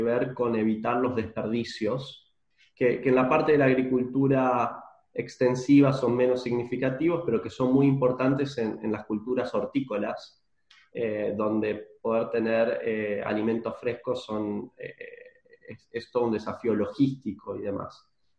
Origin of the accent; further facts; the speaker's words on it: Argentina; En Argentina, el productor tiene que ser más cuidadoso en lo financiero por las dificultades que tiene nuestro país en términos económicos.